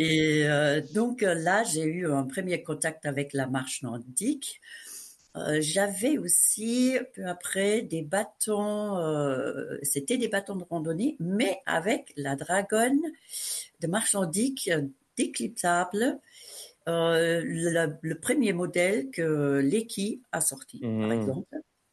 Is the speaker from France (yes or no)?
no; Germany; French is a second language; Je viens d'Allemagne, donc j'ai un diplôme d'État allemand.